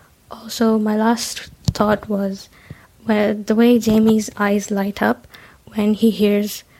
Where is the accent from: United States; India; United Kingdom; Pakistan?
Pakistan; English is a second language; now in Istanbul, Turkey; I called in before and you guys asked me where I'm from. I'm from Pakistan, but I live in Istanbul.